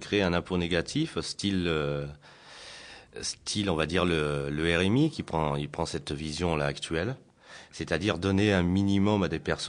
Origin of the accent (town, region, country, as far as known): France